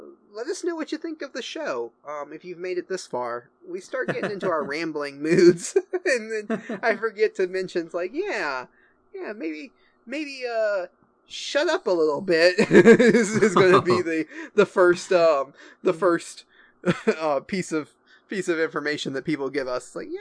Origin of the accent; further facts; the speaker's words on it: France; accent: French; He didn't like my French accent, and so he wanted to just get rid of it.